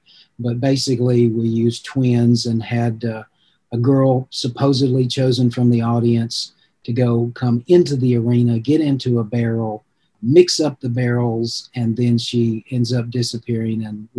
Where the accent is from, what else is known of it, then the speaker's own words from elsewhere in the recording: Tennessee, United States; Where I grew up in Tennessee, the biggest market for me was churches.